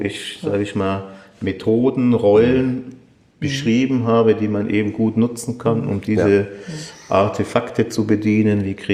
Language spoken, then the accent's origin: German; Fürstenfeldbruck, Bavaria, Germany; ich komme aus der Nähe von München, aus Fürstenfeldbruck